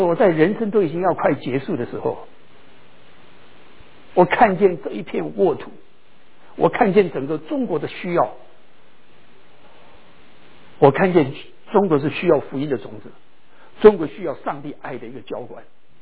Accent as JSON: {"language": "Chinese", "country": "Taiwan", "tie": "born or raised there", "also_born_or_lived": "Changsha, China", "said": "我是在长沙出生的，从来没有去过长沙。我是在台湾长大的，但是在7-8年的时候，上帝给我一个很奇妙的机会，我可以在美国接受神学的训练"}